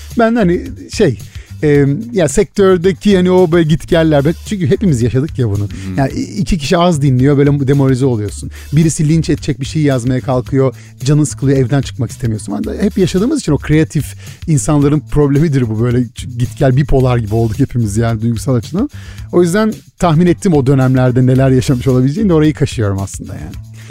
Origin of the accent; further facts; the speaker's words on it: Izmir, İzmir, Turkey; now in Istanbul, Turkey; Ya şöyle ben İzmirliyim ve insanlar bana yani benim İstanbul'da yaşadığımı işte ve hayatta kalmaya çalıştığımızı hepimiz burada biliyorsun.